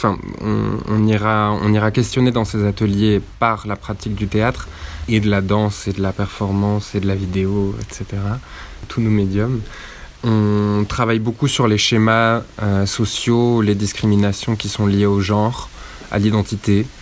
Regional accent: Touzac, Occitanie, France; Et moi, je suis né à la Source Bleue à Touzac, dans la maison. Et j'ai grandi ici, j'ai fait la majorité de ma scolarité ici.

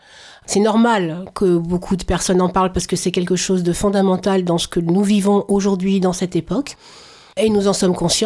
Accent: Grand Est, France; born there; Donc je suis née en Lorraine, ma famille est du Sud-Ouest

